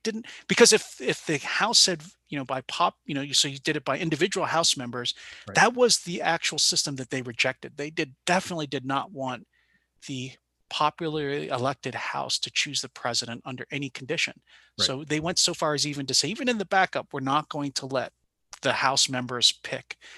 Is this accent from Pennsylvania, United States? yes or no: yes; Pennsylvania, United States; because I watch my home state, Pennsylvania, it was 26-23 Republican before the election.